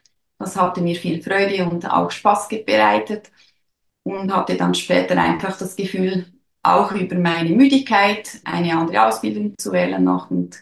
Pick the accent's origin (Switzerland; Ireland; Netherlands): Switzerland; Aarau, Aargau; ich komme aus Aarau.